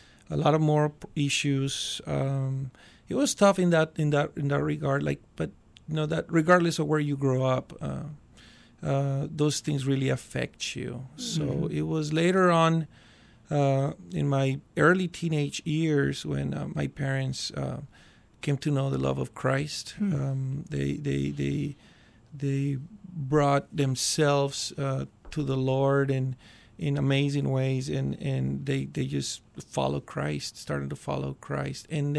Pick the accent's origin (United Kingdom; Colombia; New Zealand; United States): Colombia; And I had great memories growing up in Colombia. So I'm looking forward to go back to visit soon.